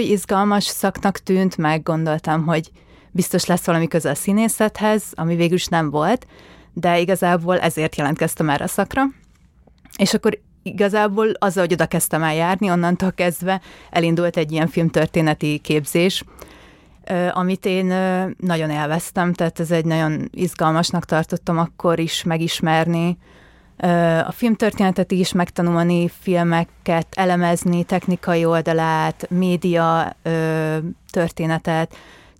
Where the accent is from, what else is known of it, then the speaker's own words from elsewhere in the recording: Szeged, Csongrád-Csanád, Hungary; born there; 1993. március 31-én születtem Szegeden.